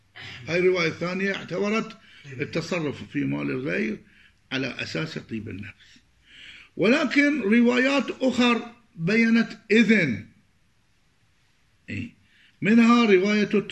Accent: Iraq; مثل ما يقولون عندنا بالعراق،

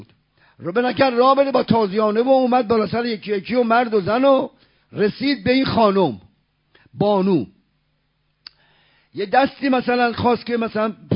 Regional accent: Isfahan, Iran; من بچه اصفهانم ولی 50 سال بچه حوزه‌ام،

